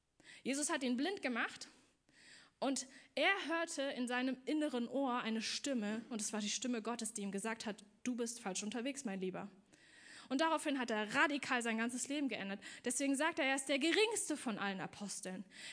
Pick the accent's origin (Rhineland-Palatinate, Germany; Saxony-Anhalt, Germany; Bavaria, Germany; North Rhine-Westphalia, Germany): Saxony-Anhalt, Germany; Magdeburg; born there; ich bin in Magdeburg geboren. Okay, ein Jahr nach der Wende, ne? Ganz wichtig, aber ich bin kein typischer klassischer Ossi.